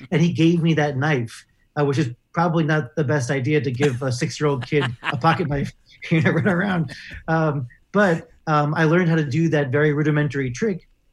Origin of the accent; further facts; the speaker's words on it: New York, United States; I performed little magic shows in my hometown growing up in Westchester County.